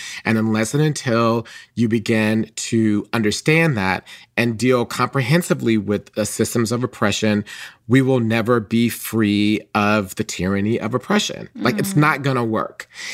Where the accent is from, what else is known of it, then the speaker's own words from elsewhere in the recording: Atlanta, Georgia, United States; So for me, I was a trans person growing up in Atlanta in the 1980s, and my mom got Essence magazine.